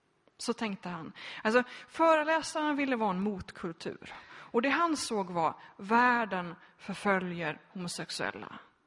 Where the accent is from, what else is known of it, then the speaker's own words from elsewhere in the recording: Donsö, Västra Götaland County, Sweden; På Donse där jag kommer ifrån. En väldigt frikyrklig Göteborgs skärgård.